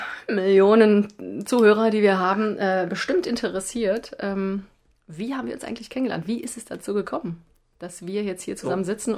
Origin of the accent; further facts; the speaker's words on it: East Germany, Germany; now in West Germany; Also ich bin ja erst seit ein paar Jahren hier im Westen. Ich komme ja aus dem Osten und bin so eine kleine Ostmaus.